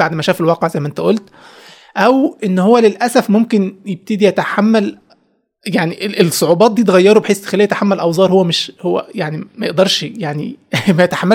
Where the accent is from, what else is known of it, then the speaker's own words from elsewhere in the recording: Egypt; نسبة كبيرة من الاسر عندنا في مصر